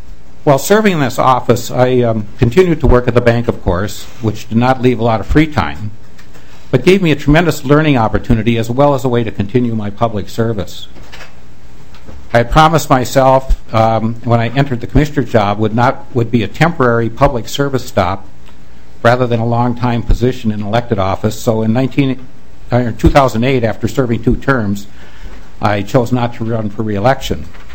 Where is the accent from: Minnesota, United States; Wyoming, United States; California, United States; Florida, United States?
Minnesota, United States; New Market; I grew up in New Market, Minnesota, which is about halfway between Minneapolis and Faribault. And back then it was a farming community. So I grew up in a town of 210 people, very simple life at that point.